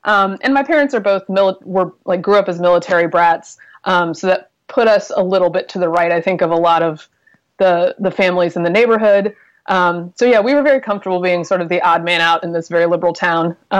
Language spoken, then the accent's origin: English; Durham, North Carolina, United States; also born or lived in Alabama; now in Washington, United States; Yeah, I grew up in Durham, North Carolina, and was actually born in Alabama, grew up in North Carolina, went to college in Georgia, so it's very southern despite the relative lack of accent